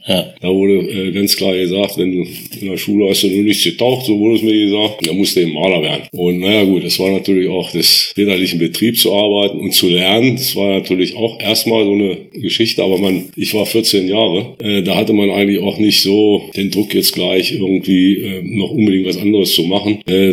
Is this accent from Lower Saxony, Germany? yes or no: yes; Göttingen, Lower Saxony, Germany; Ich bin 1958 geboren in Göttingen und bin seitdem auch in Holtensen immer geblieben, nie irgendwo anders gewesen.